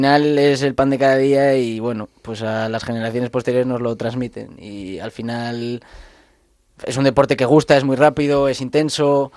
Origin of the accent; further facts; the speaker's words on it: Jaca, Aragon, Spain; born there; Pues mira, nací en Jaca y es, pues allí es tradición